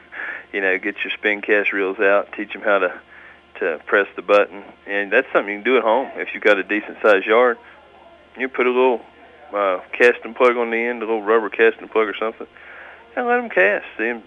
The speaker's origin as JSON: {"language": "English", "region": "West Virginia", "country": "United States", "tie": "born or raised there", "said": "I know I grew up on the Greenbrier River, and we caught crawdads, and we fish a little bit."}